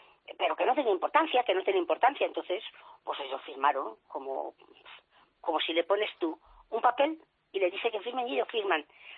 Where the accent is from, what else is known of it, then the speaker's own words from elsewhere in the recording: Pinto, Community of Madrid, Spain; somos de Pinto, naturales